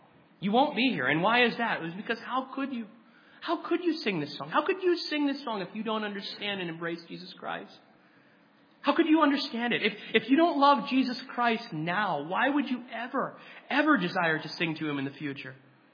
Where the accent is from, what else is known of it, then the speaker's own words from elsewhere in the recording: the North, United States; I'm from the North. I'm a Yankee, you know what I mean, whatever.